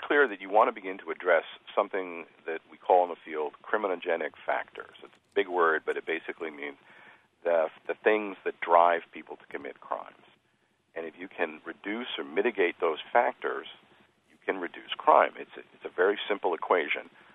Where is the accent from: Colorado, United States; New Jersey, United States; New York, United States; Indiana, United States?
New Jersey, United States; From my home state of New Jersey, we produced something called Scared Straight